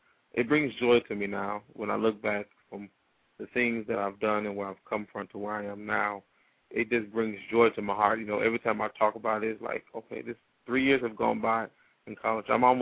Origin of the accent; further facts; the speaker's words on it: Detroit, Michigan, United States; I used to think that my life was just horrible being in the ghetto, growing up in Black Bottom, east side of Detroit.